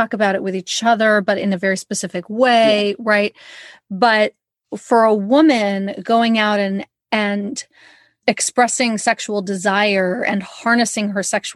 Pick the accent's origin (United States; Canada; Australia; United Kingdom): United Kingdom; I can say that because I am British.